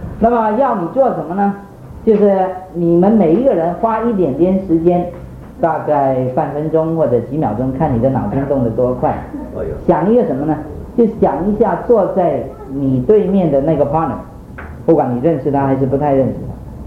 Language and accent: Chinese; China; 我们中国人很少，特别是基督徒会说感谢或者谢谢对方或者称赞对方